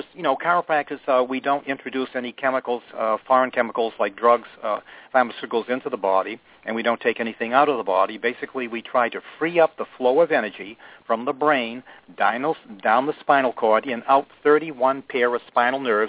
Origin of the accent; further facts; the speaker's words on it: Maine, United States; born there; accent: Maine; now in Florida, United States; Well, I was born in up in the state of Maine, and way up there in New England. And you'll pick up my accent, you know, park the car. We drop our R's on the end of the words and stick them somewhere in between.